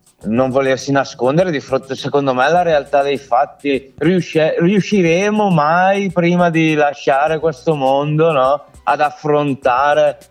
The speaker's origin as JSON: {"language": "Italian", "town": "Brescia", "region": "Lombardy", "country": "Italy", "said": "Ma difatti guarda, sono quei momenti che da bresciano via."}